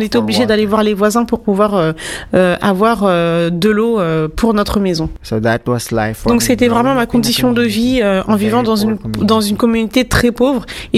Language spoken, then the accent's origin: French; Philippines; French is a second language; j'ai 24 ans et c'est ma première fois en France. Je viens des Philippines